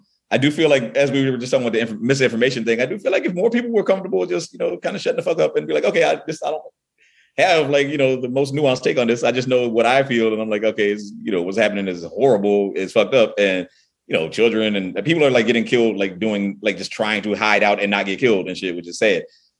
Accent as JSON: {"language": "English", "region": "Virginia", "country": "United States", "tie": "born or raised there", "said": "I grew up in Virginia and it wasn't my first time getting called the N-word."}